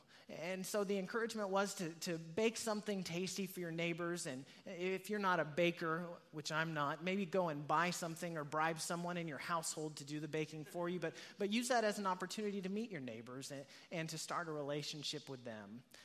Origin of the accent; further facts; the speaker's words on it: Norman, Oklahoma, United States; now in Edmond, United States; My family and I just moved to Edmond, and I grew up in Norman and lived there my whole life up until I graduated from high school, graduated from Norman High